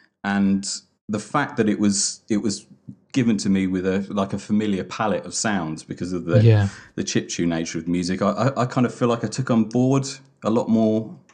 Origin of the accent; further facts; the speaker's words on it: England, United Kingdom; I'm too English. English for the hard sell.